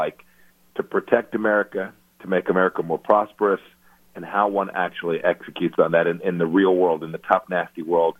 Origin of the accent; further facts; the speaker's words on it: Kansas, United States; people of New Hampshire, people of my home state of Kansas.